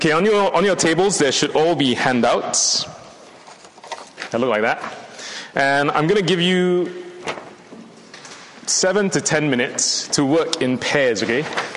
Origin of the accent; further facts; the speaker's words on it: Singapore; moved away as an adult; now in United Kingdom; My IGG credentials are that I was raised in Singapore. But I came to the UK 12 years ago to study law at university.